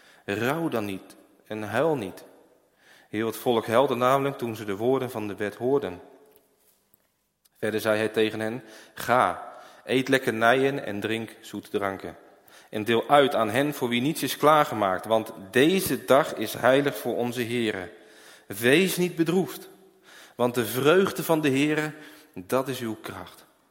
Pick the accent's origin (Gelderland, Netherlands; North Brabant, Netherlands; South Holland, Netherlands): Gelderland, Netherlands; Ede; ik kom uit Ede.